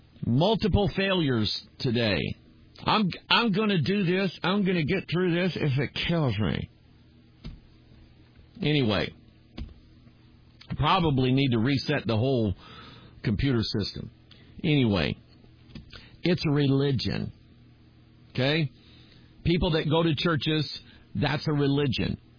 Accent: United States; but I'm an American, I know America, and so I'm going to speak as an American

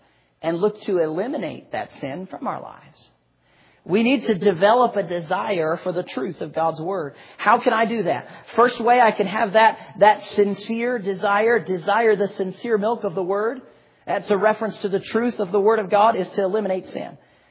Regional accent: Minneapolis, Minnesota, United States; I grew up in Minneapolis under Pastor Monty's ministry, and grew up there and got saved at the park just outside of Minneapolis, Brooklyn Park, Minnesota.

